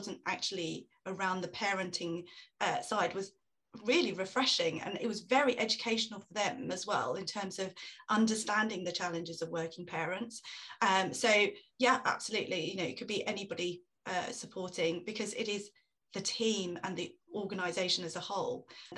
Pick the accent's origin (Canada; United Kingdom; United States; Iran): United Kingdom; I was still part of the British culture, and I'm British through and through.